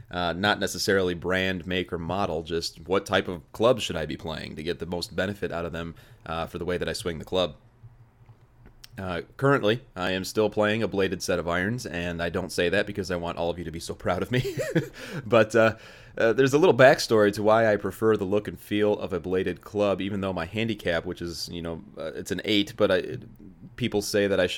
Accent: Joliet, Illinois, United States; after I started working at a country club in my hometown, in the bag room, good old Joliet Country Club

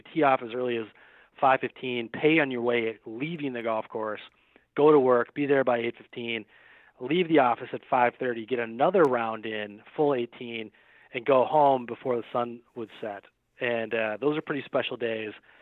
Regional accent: Minnesota, United States; Growing up in Minnesota, I love it.

